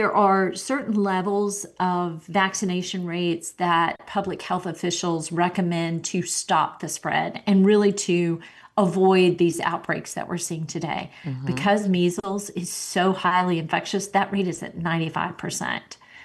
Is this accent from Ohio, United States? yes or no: no; North Carolina, United States; that's not going to change rules in my home state of North Carolina, for example.